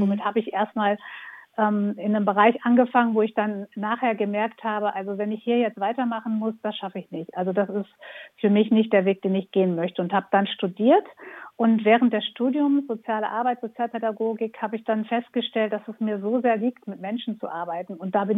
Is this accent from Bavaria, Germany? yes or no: no; Ibbenbüren, North Rhine-Westphalia, Germany; ich komme aus Ippenbüren, das ist Nordrhein-Westfalen